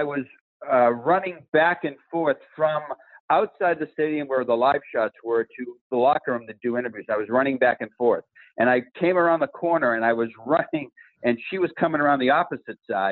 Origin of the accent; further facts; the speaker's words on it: Boston, Massachusetts, United States; I'm from Boston. I'm a Northern guy. I'm a hockey guy.